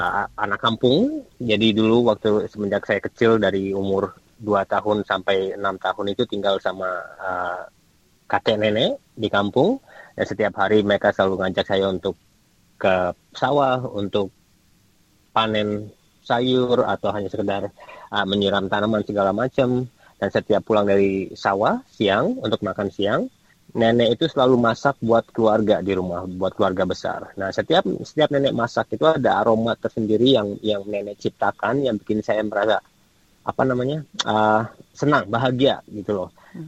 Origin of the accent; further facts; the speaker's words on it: Cirebon, West Java, Indonesia; Saya aslinya orang Cirebon.